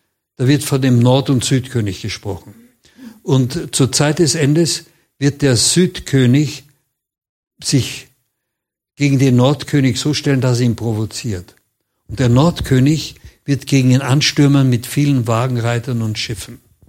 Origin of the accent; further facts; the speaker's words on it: Vienna, Austria; Ich bin Wiener, ich weiß, dass die Wiener so tapfer waren bei den Türkenkriegen damals